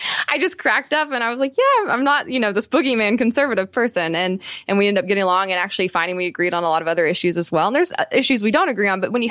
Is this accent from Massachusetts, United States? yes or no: no; Tennessee, United States; being a Southerner from Tennessee and having lived there